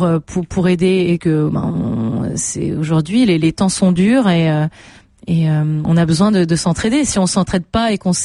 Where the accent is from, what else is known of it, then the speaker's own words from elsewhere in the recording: Saint-Yor, Auvergne-Rhône-Alpes, France; On est de l'Auvergne, de Saint-Yor.